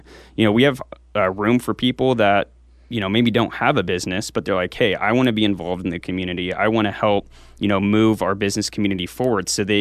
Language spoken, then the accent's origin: English; Salem, Oregon, United States; Yeah, I was born and raised here in Salem. I went to Sprague High School, graduated.